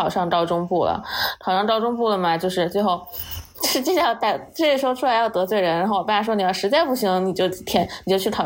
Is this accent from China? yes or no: yes; Chongqing, China; born or raised there